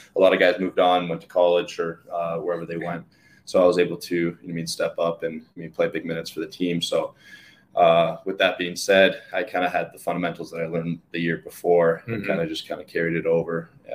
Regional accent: Windsor, Ontario, Canada; Growing up in Windsor, it's so close to Detroit and the history that they had in Detroit

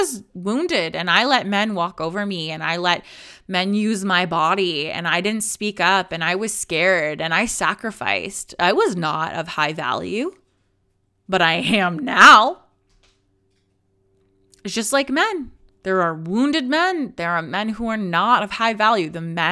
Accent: Canada; because I'm Canadian and we don't get access to creator funds.

